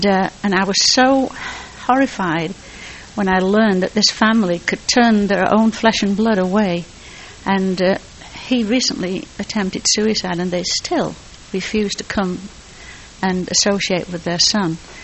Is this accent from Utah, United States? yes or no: yes; Utah, United States; I was away from Utah for 25 years, and then I've been home 4 years